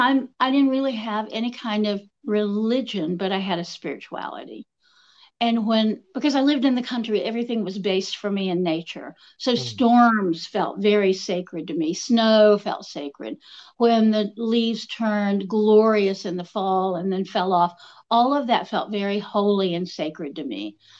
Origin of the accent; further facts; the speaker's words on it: Appalachia, United States; you know me well enough to know I'm Appalachian